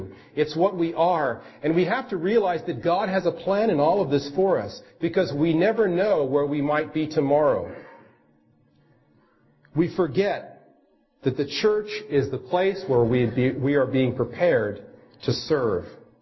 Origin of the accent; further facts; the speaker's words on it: Maryland, United States; Well, I came from Maryland, but that's not the question that they're asking.